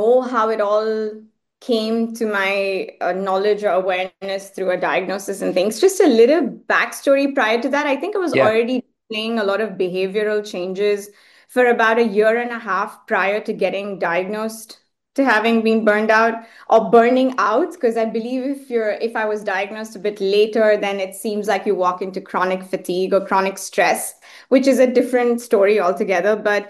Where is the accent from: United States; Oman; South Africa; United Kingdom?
Oman; Muscat; also born or lived in Chennai, India; I grew up, I think my parents moved when I was maybe 1.5, 2 years old. So I grew up in Muscat in Oman, in a country in the Middle East called Oman.